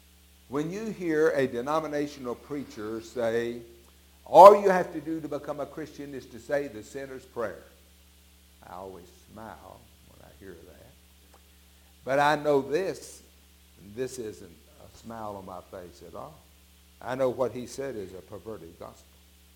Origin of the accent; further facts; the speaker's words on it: Arkansas, United States; I played that hog ball. We grew up in Arkansas.